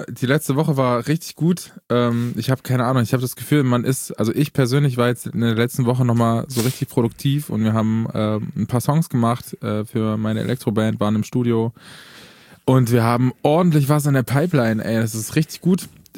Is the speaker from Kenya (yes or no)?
no; Eisleben, Saxony-Anhalt, Germany; born there; es ist ein bisschen so wie meine Geburtsstadt Eisleben.